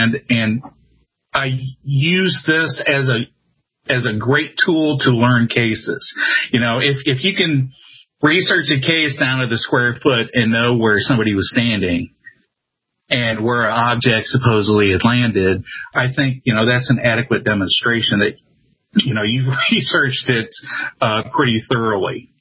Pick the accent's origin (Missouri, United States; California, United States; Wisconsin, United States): Missouri, United States; St. Louis; moved away as an adult; now in Cape Girardeau, United States; I'm from St. Louis, Missouri. And when I went to college, I decided to go to Southeast Missouri State University in Cape Girardeau, where I'm at. I live in Cape Girardeau.